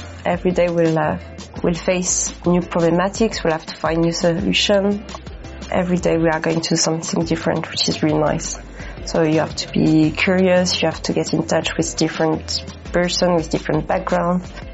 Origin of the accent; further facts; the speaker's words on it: France; English is a second language; I'm from France.